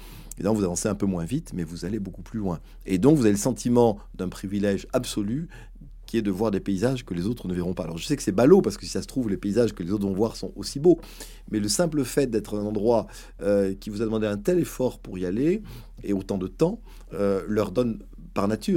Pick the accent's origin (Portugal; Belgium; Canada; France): France; Aix-en-Provence, Provence-Alpes-Côte d'Azur; J'ai grandi à Aix-en-Provence, donc Marseille, c'est à côté.